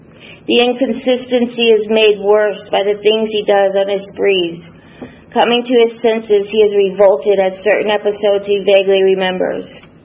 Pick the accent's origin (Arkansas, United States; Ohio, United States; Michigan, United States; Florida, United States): Florida, United States; Orlando; I'll begin my story with, I grew up in Orlando, Florida.